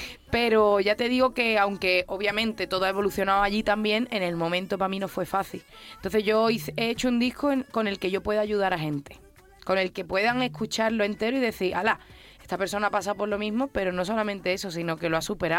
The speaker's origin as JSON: {"language": "Spanish", "town": "Algeciras", "region": "Andalusia", "country": "Spain", "said": "hace un mes lo hicimos como un adelanto en Algeciras, en mi tierra."}